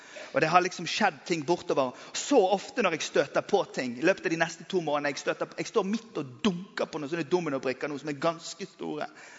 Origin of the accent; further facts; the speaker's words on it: Western Norway, Norway; Og som vestlending så vet jeg at en ur, det er liksom, det er sykt langt ute.